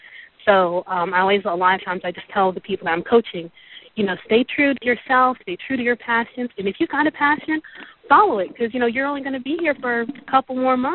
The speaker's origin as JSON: {"language": "English", "town": "Fort Campbell", "region": "Kentucky", "country": "United States", "said": "from Fort Campbell, Kentucky."}